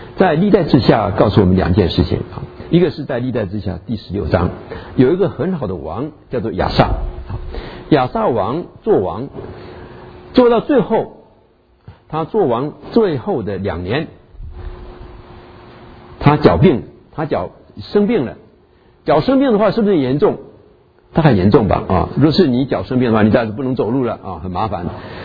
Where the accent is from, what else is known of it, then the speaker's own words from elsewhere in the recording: China; 就像我们中国人呢，建造万里长城啊，用了很多的人力物力